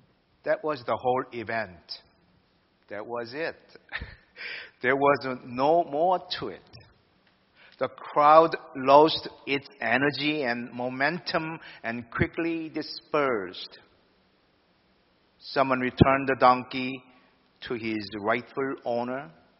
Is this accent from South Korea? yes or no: yes; South Korea; I was born and raised in Korea, one of the countries in Asia, part of Eastern cultures, I guess.